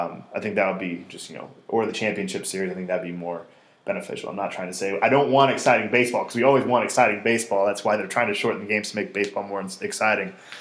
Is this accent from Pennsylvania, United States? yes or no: no; Kansas City, Missouri, United States; I'm the founder of builtontheborder.com. Born and raised in Kansas City, attended St. Louis University, so I'm familiar with the whole Midwest region.